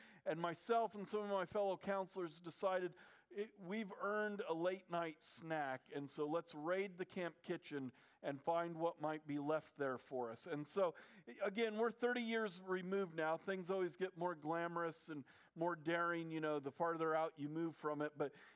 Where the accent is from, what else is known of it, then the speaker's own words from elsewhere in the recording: Midwest, United States; I was raised in the Midwest. The Midwest isn't necessarily known for their beautiful landscape